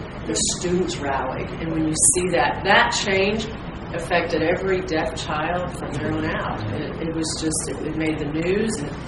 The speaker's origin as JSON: {"language": "English", "town": "Brentwood", "region": "Tennessee", "country": "United States", "said": "I'm from Brentwood, Tennessee area."}